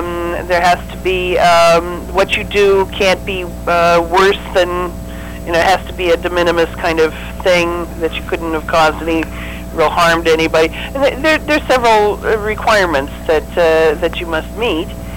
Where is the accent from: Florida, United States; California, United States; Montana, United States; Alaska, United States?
California, United States; Tustin; they said go sleep in Tustin, which of course is, you know, my hometown